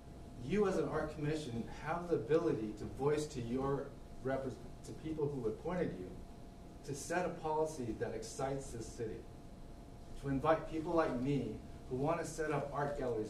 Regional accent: Portland, Oregon, United States; I come from Portland, Oregon, where I have an art gallery that I've had have been running for 6 or 7 years, maybe 8.

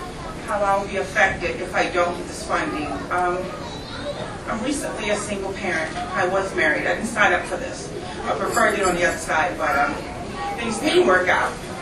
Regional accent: Maryland, United States; now in New York, United States; I don't have family here in New York. I'm from Maryland originally.

